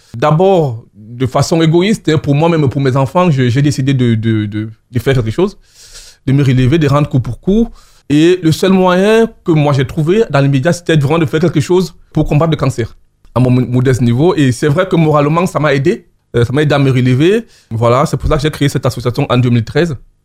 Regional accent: Cameroon; now in France; moi, je suis français d'origine camerounaise. Arrivé en France, je considérais que j'ai réussi mon intégration.

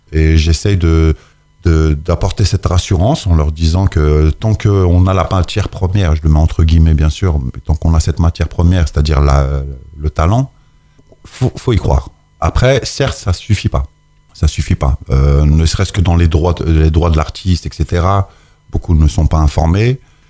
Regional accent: Mantes-la-Jolie, Île-de-France, France; Moi, je suis né à Mantes et je vis encore à Mantes

